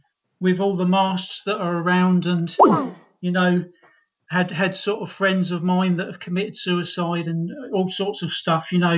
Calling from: Colchester, East of England, United Kingdom; I'm calling from Colchester.

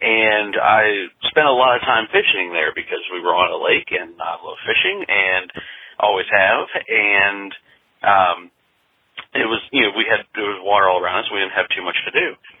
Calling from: Virginia, United States; I'm calling from the Shenandoah Valley in Virginia.

